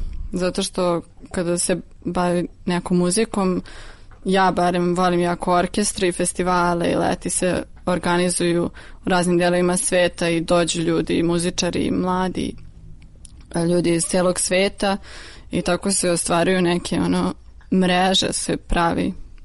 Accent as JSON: {"language": "Serbian", "town": "Belgrade", "region": "City of Belgrade", "country": "Serbia", "lives_now": "Winston-Salem, United States", "said": "imam 22 godine, iz Beograda sam, sviram violinu, studiram u Americi."}